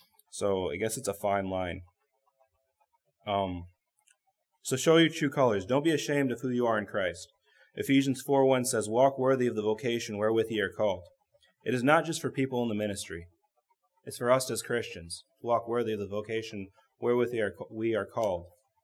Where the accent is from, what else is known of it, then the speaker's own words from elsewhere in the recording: Chesterton, Indiana, United States; I've known guys back home, not so much here, but I'm from Chesterton, Indiana. Where Indiana is a big Bible Belt over there.